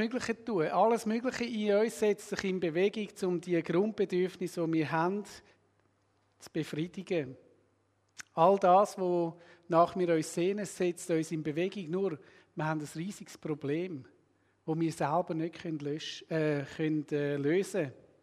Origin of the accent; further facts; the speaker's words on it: Switzerland; Obendrauf sind wir ja Schweizer und können uns den Durstlöscher auch etwas kosten.